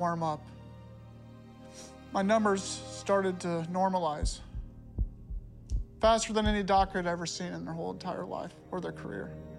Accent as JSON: {"language": "English", "town": "Franklin", "country": "United States", "tie": "born or raised there", "said": "I grew up in Franklin, two older brothers with a 7-year gap."}